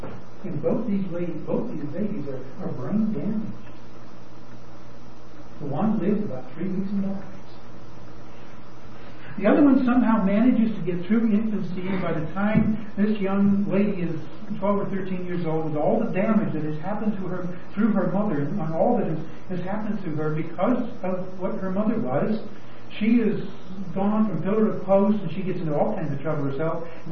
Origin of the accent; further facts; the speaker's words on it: Iowa, United States; When I grew up in Iowa, I turned 16.